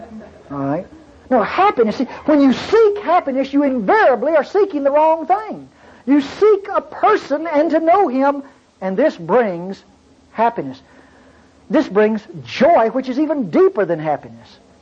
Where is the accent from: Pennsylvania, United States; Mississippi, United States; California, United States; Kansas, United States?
Mississippi, United States; Eupora; Now you can check, and I'm from Eupora, Mississippi.